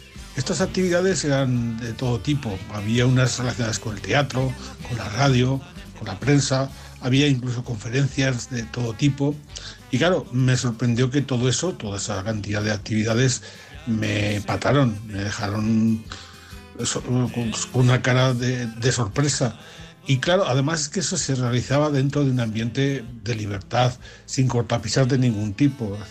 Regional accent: Monreal del Campo, Aragon, Spain; Yo llegué a San Pablo desde mi pueblo, Monreal del Campo, en 1967. Llegué para hacer tercero de bachiller. Tenía yo 13 años, era un niño con esos 13 años recién cumplidos.

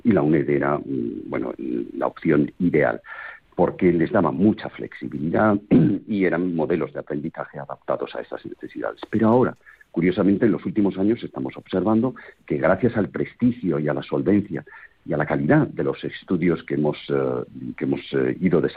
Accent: Huesca, Aragon, Spain; moved away as an adult; now in Madrid, Spain; Y me siento muy orgulloso, muy, muy orgulloso. Yo soy de Huesca, llevo ya 33 años viviendo en Madrid, pero toda mi familia, la de mi mujer y la mía, viven en Huesca.

